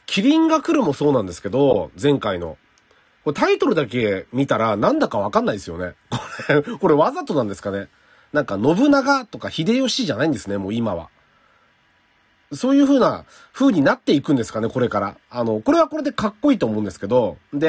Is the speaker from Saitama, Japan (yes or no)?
yes; Saitama, Japan; まあ、僕は埼玉の人間なんで